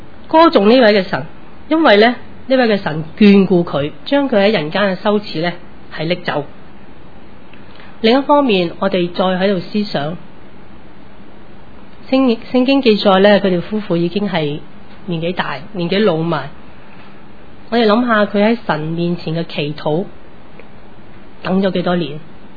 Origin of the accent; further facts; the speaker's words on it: Hong Kong; 我在香港成长，我连英文都学得不好，再学一个新的语文是很困难的